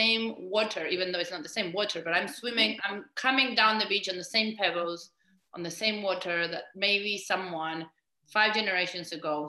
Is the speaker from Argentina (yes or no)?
yes; Argentina; I grew up in Argentina, but my dad's family is from Italy, from a fishing village called Camogli, close to Genoa.